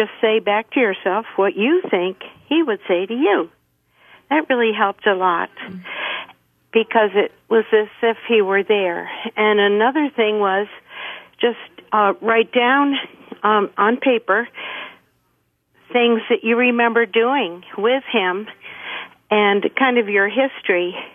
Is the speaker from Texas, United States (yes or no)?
no; Lyme, New Hampshire, United States; I'm from Lyme, New Hampshire.